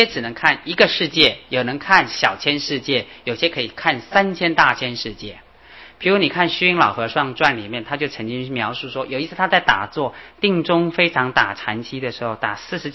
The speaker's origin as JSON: {"language": "Chinese", "country": "China", "said": "所以我们中国人是很有福报"}